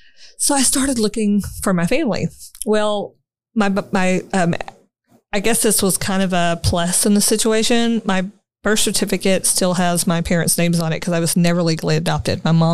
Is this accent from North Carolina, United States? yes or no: no; Houston, Texas, United States; born there; So basically, she tells me that I was born in Houston in 1969.